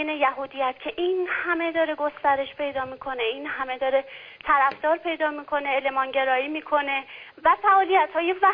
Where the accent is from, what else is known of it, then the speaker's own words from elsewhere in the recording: Iran; بالاخره ما ایرانی هستیم.